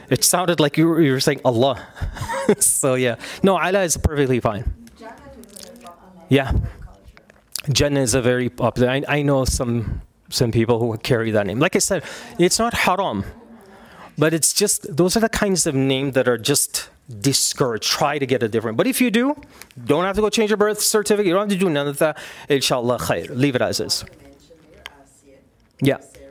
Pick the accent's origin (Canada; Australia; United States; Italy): Canada; also born or lived in Saudi Arabia; And then you'll say, I'm from Canada, but I was born in Saudi.